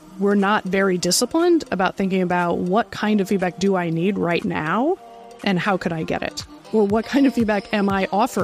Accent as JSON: {"language": "English", "region": "Iowa", "country": "United States", "tie": "born or raised there", "also_born_or_lived": "Nebraska / California", "said": "So, yes, I grew up in Iowa and then Nebraska. I ended up heading to California for college."}